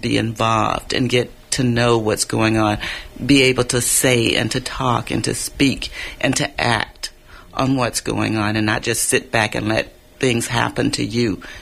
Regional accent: the South, United States; because I grew up in the South also. And it was segregated at the time. And I went to all black schools.

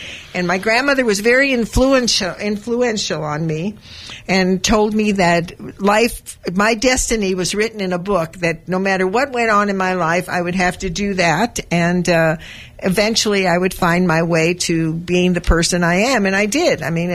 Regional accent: Los Angeles, California, United States; born there; Well, you know, I was born in East Los Angeles.

